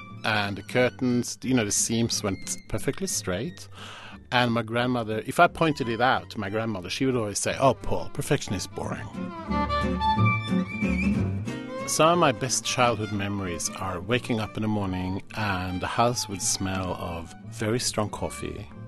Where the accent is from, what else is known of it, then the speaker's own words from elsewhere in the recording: Oslo, Norway; I grew up in Oslo, Norway, and I was raised by my grandmother and my great aunt.